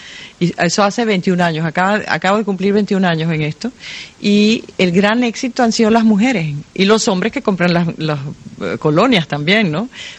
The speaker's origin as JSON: {"language": "Spanish", "town": "Caracas", "region": "Capital District", "country": "Venezuela", "tie": "born or raised there", "said": "cuando yo estaba creciendo en Venezuela, en Caracas, la ventana de mi cuarto de dormir daba a un jardín donde había una enredadera de jazmín."}